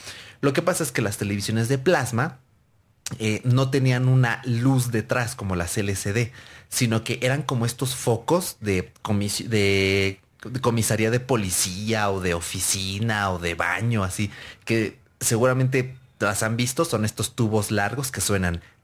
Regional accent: Spain; recordad, soy español

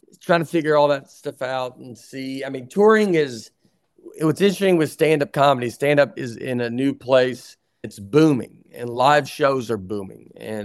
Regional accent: Tennessee, United States; You're just like, I'm from Tennessee. No one should be here.

